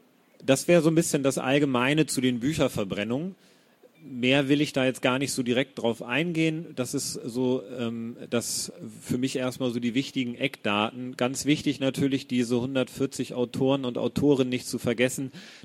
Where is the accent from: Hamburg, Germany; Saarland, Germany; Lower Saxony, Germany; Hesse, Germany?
Hamburg, Germany; Ich komme aus Hamburg, ich bin da geboren und aufgewachsen